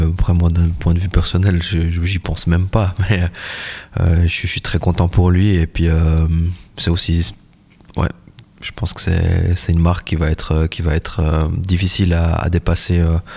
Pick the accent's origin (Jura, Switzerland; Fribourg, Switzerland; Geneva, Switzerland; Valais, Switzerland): Fribourg, Switzerland; On avait d'autres objectifs et d'autres envies en tant que fribourgeois